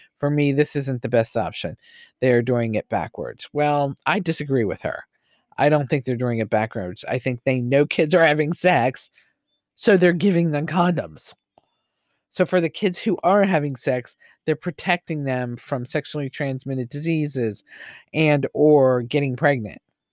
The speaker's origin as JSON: {"language": "English", "country": "Mexico", "said": "In my case, I come from Mexico. It's taboo for kids to talk to their parents about these topics, which, you know, widely Catholic country, right?"}